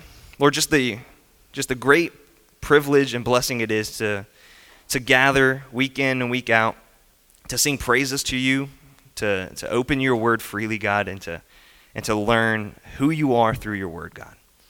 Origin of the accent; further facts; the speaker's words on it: Simpsonville, South Carolina, United States; I grew up here in Simpsonville. I work at the church I grew up at, and grew up here in Simpsonville. Went to Plain Elementary in Simpsonville, graduated from Hillcrest High School